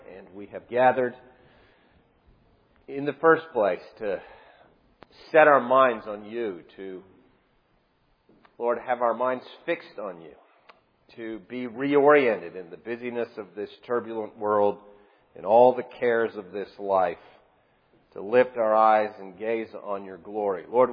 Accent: Ontario, Canada; Nobody knows that I'm actually Dutch. Where I grew up in Ontario, Canada, there's a lot of people of Dutch extraction.

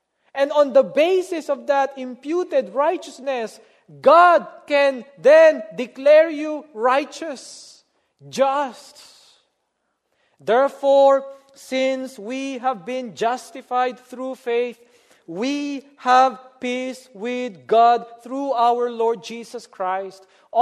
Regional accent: Philippines; I grew up in the Philippines. When Holy Week comes, especially on Good Friday, many people in the Philippines would literally have themselves crucified.

